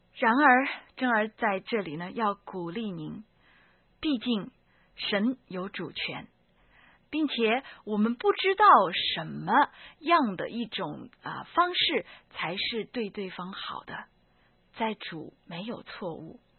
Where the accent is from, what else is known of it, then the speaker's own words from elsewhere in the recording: China; 就按照我们中国人的规矩来看看